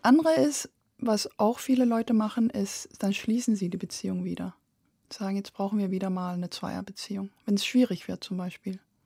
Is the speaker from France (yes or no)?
no; Belgium; Ich bin ja in Belgien groß geworden